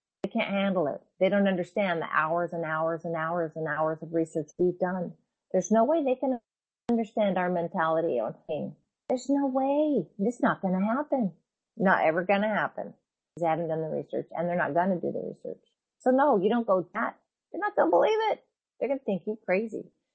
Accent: Washington, United States; I grew up in the Arab community here in the state of Washington

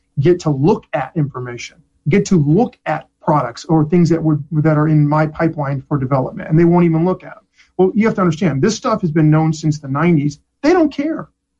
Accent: Ohio, United States; I'm a small town boy. I'm from Wayne County. I'm from a little small farm town in Wayne County, Ohio.

